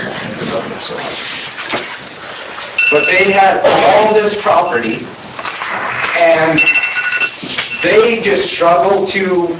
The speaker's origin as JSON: {"language": "English", "town": "Harriman", "region": "Utah", "country": "United States", "tie": "born or raised there", "moved": "as an adult", "said": "I moved here 10 months ago from Harriman, Utah. If you guys know Harriman, Utah, it was a small town when I grew up there 37 years ago. Now it is a big city."}